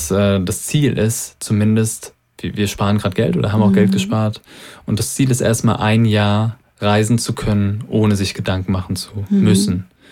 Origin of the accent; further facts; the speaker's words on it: Germany; Wir sind in Deutschland groß geworden, wir sind in einem Sozialstaat groß geworden